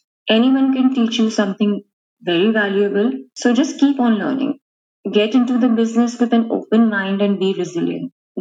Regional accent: Karachi, Sindh, Pakistan; English is a second language; I'm from Karachi, Pakistan.

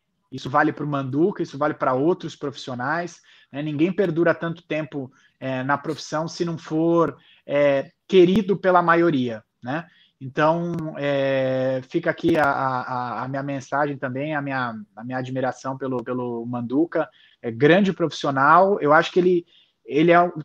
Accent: São Luís, Maranhão, Brazil; born there; Eu sou nascido em São Luís do Maranhão.

